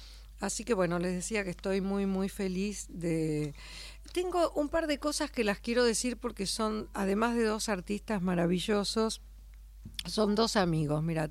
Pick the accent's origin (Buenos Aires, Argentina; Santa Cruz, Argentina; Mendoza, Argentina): Buenos Aires, Argentina; yo soy porteña y amo esta ciudad.